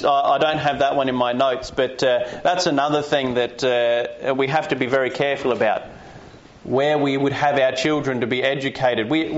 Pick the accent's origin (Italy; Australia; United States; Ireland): Australia; born there; At least I get to claim I was born in Australia, even if I'm not from Perth, okay? At least I was born here